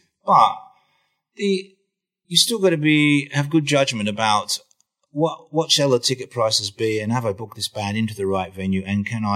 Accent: Australia; You know, I grew up in Australia in the '60s, and it was the age of the Vietnam War.

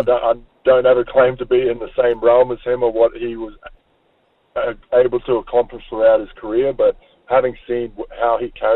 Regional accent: Australia; growing up in Australia

